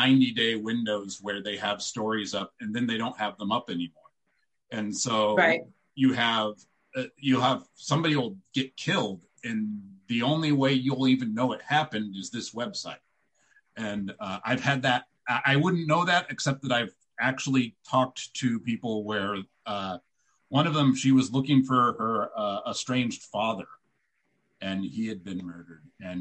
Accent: Tacoma, Washington, United States; And I grew up in Tacoma. I was here in the early 90s when it was nice and crazy.

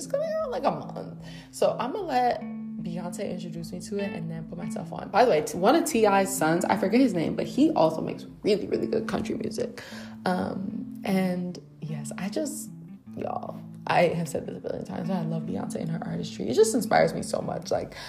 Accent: Detroit, Michigan, United States; now in Washington, United States; I'm from Detroit, went to school in Washington, D.C., and it was a culture shock when I got here

